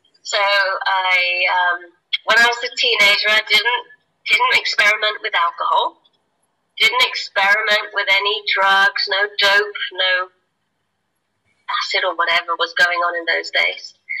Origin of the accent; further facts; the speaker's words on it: Newbury, South East England, United Kingdom; I'm coming from Newbury, I've never met a gay person.